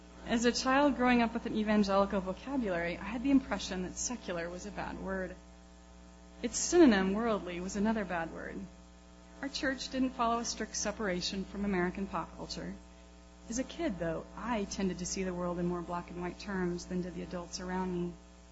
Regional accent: Kenya; They came from growing up in Kenya.

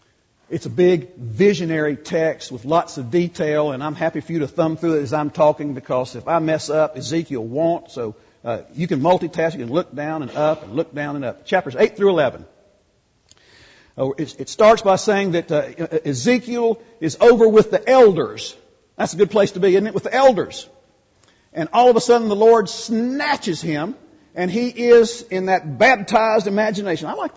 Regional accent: the South, United States; You know, my mother told me, you know, I grew up in the South

